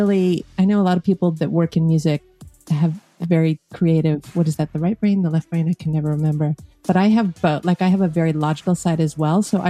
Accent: California, United States; now in Los Angeles, United States; Born and raised in California, and more Northern California where I grew up, and I moved to Los Angeles to go to UCLA. Never left.

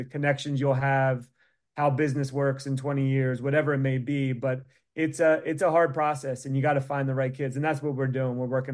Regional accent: Philadelphia, Pennsylvania, United States; Yeah, I'm from the Philly area, and I should love the Sixers

